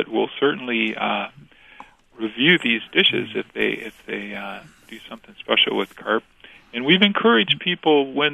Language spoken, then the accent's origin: English; Detroit, Michigan, United States; I know I grew up in the Detroit area, and people had carp for Christmas dinner.